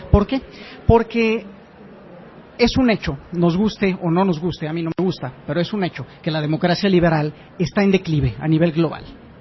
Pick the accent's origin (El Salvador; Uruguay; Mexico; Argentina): Mexico; como mexicanos nos encanta decir, es que la democracia mexicana es muy cara